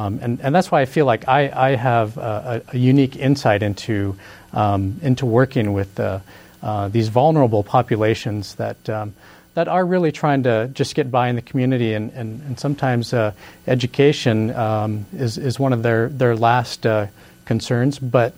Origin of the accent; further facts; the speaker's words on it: Anchorage, Alaska, United States; I'm running for school board seat E, and I was born and raised in Anchorage. I attended Anchorage schools.